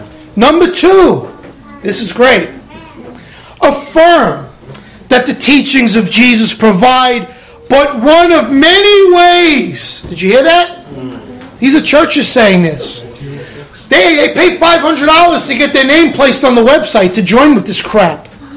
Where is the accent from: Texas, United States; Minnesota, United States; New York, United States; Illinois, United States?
New York, United States; Brooklyn; accent: Brooklyn; Even with my Brooklyn accent, I was able to pronounce that.